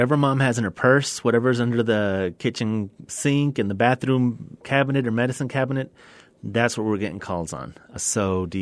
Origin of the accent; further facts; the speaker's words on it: Texas, United States; Well, I'm originally from the Big Bend area, and I graduated from Presidio High School. My parents still live in Presidio.